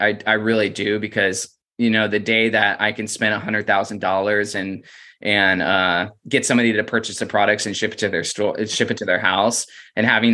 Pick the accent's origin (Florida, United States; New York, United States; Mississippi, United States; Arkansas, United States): Florida, United States; moved away; Like, I'm from Florida. You know, I've been arrested for weed 3 different times.